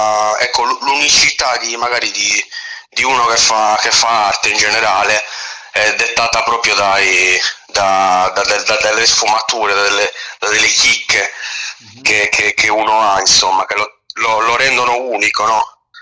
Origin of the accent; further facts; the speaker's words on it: Olbia, Sardinia, Italy; lo porterei in Sardegna a vedere la mia terra. Vedere Olbia così.